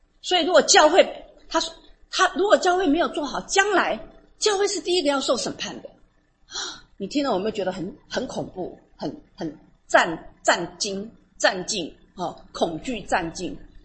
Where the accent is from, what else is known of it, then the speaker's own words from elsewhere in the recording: Taiwan; 我们台湾人讲世俗人